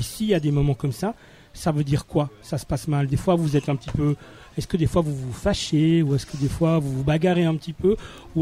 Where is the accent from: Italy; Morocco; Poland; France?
Italy; Trentino-Alto Adige; Moi, je suis du Tyrol aussi. Alors, je suis du Tyrol italien